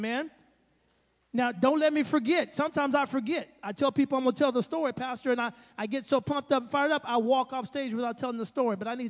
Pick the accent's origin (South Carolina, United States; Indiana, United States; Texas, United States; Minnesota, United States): Texas, United States; San Antonio; moved away as an adult; now in Nashville, United States; That's my home now, Nashville, but I'm originally from Texas. I'm a Texan. Yeah, San Antonio, Texas. I was born and raised there. Moved to Nashville back in 05.